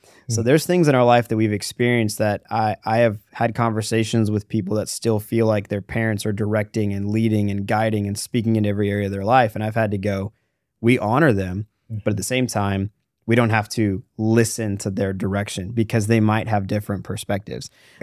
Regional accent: Alaska, United States; I grew up in Alaska.

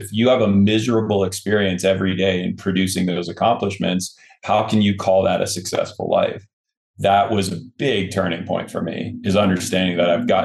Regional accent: United States; I truly believe that our way of life as an American is something that we owe.

